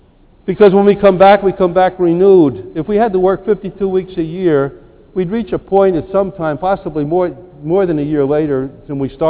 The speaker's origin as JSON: {"language": "English", "region": "New Jersey", "country": "United States", "also_born_or_lived": "Argentina", "said": "I come from New Jersey. I live in the town of Montclair with my brother. I'm a retired priest of the Archdiocese of Newark. I worked in Argentina for 18 years as a missionary."}